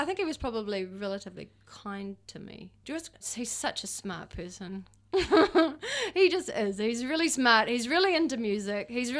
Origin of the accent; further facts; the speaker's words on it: Kerikeri, Northland, New Zealand; I grew up in Kerikeri